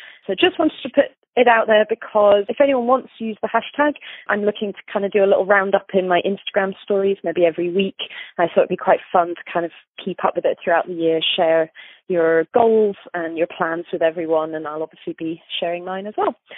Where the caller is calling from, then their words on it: Edinburgh, Scotland, United Kingdom; I'm calling from Edinburgh, Scotland